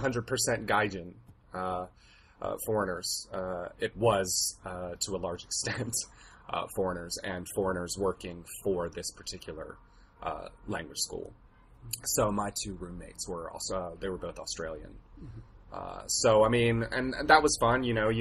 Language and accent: English; Raleigh, North Carolina, United States; I was in kind of a rut in my late 20s. I was working, I was living in Raleigh, which is my hometown, after doing a bit of traveling around, post-collegiate traveling.